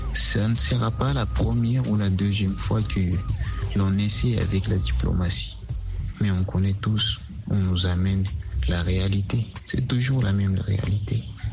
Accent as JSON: {"language": "French", "town": "Bukavu", "region": "South Kivu", "country": "DR Congo", "said": "je suis congolais de l'Est, dans la province du Sud Kivu et la ville de Bukavu."}